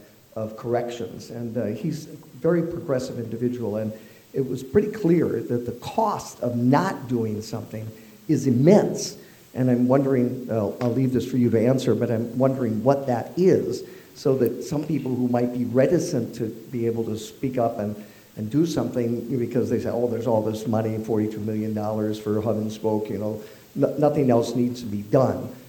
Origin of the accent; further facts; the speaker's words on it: Jaffrey, New Hampshire, United States; I'm from the Monadnock region, specifically Jaffrey.